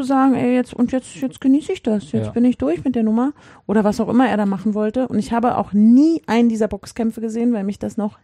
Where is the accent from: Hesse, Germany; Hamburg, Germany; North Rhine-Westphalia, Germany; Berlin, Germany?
Berlin, Germany; weil ich natürlich als Berliner unbedingt gucken musste